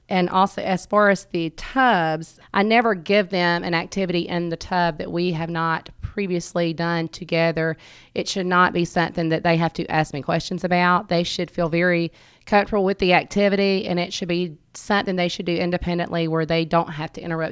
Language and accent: English; Hawkinsville, Georgia, United States; I am from Hawkinsville, so this is actually the elementary school I went to as a little girl.